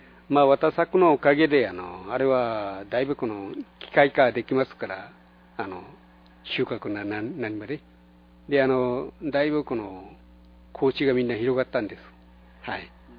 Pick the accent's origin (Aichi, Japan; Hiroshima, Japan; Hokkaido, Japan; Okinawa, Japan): Okinawa, Japan; Itoman; 私の故郷が糸満ですからね、糸満にあの糸満海岸のこの磯の香りですね